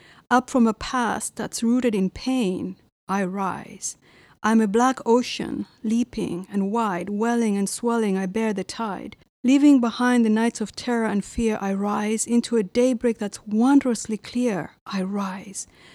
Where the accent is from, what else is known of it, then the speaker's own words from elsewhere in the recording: Nigeria; also born or lived in Tanzania; I was born in Tanzania and raised in Nigeria